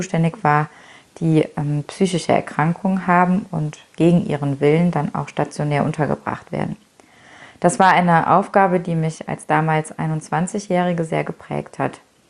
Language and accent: German; North Rhine-Westphalia, Germany; Ich bin ein Kind der Eifel, ich bin hier aufgewachsen und ich lebe sehr gerne hier. 2010 habe ich daher entschieden, zur Gemeinde Blankenheim zu wechseln und damit auch den Schritt zurück in die Eifel vorzunehmen.